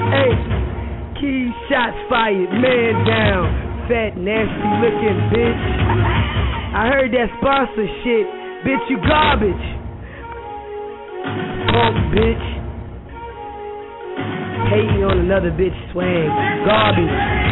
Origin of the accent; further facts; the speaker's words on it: New York City, New York, United States; now in Albany, United States; And I'm from, look, I'm from Hollis and I'm from Southside Jamaica. We don't do nothing but make rappers.